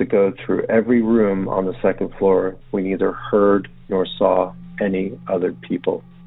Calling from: Maryland, United States; I'm calling from Montgomery County, Maryland, positioned between where the Goatman prowls and the Snallygaster roams.

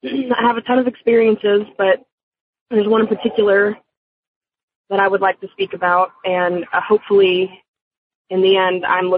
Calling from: Dallas, Texas, United States; I'm calling from Dallas, Texas.

